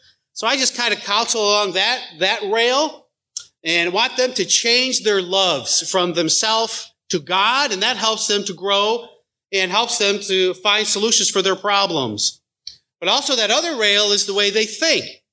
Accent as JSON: {"language": "English", "region": "New York", "country": "United States", "lives_now": "Paris, United States", "said": "We're a transplant from the Western New York area, and so we're loving that West Tennessee life."}